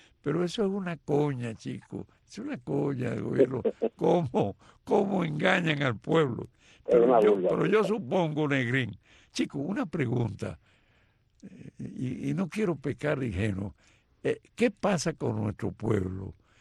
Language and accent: Spanish; Guantánamo, Cuba; moved away; Yo soy un campesino de Zahuetánamo, ¿verdad? Con más de 50 años en el destierro, ¿verdad?